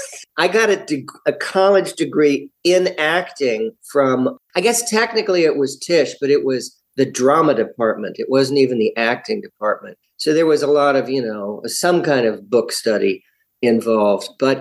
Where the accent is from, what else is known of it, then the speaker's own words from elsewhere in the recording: La Jolla, California, United States; I grew up in San Diego, California. I'm a California boy. I grew up in a little community called La Jolla and went to La Jolla High.